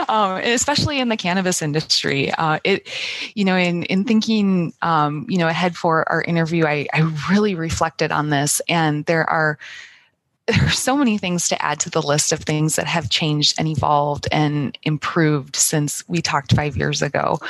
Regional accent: Midwest, United States; I was living in Southern California. I'm a transplant from the Midwest originally

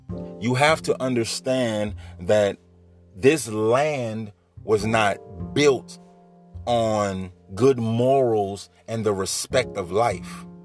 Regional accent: Bridge City, Louisiana, United States; also born or lived in Baton Rouge; but I was born right here in Louisiana. You know what I mean? Baton Rouge, Louisiana, to be exact. Moved to New Orleans as a child, raised in Bridge City. All I know is Louisiana

